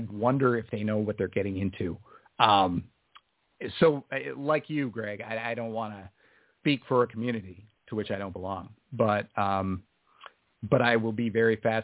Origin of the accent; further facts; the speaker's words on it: Minnesota, United States; I grew up in a town, a very small town, 4,000 people or a little under, in southern Minnesota.